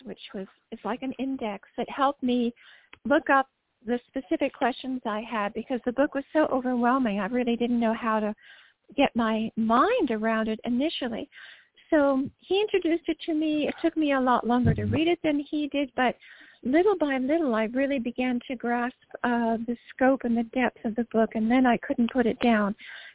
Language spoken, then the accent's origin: English; Ridgefield, Connecticut, United States; moved away as an adult; also born or lived in White Plains / Tarrytown; I was born in the White Plains Hospital. My parents lived in Tarrytown, New York, and then when I just turned 5, we moved up to Ridgefield, Connecticut, where I spent the rest of my youth, and then after high school, moved to Boulder